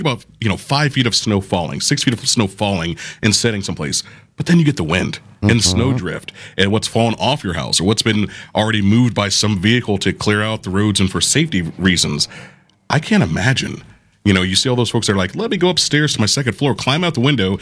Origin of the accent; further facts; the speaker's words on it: Orlando, Florida, United States; I grew up in Orlando, Florida.